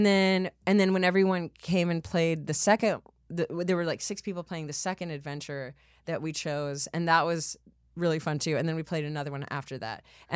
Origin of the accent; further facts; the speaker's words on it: Texas, United States; I'm from Texas.